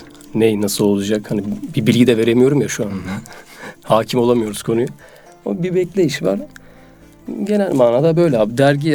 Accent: Bursa, Turkey; now in Istanbul, Turkey; Bursalıyım. 10 senedir İstanbul'da yaşıyorum. Yaşım 24.

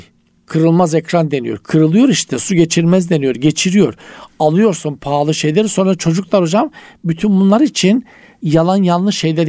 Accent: Trabzon, Turkey; also born or lived in Rize; O zaman Rize'nin Çayır ilçesinde oturuyoruz. Allah'a şükür Trabzonluyum da.

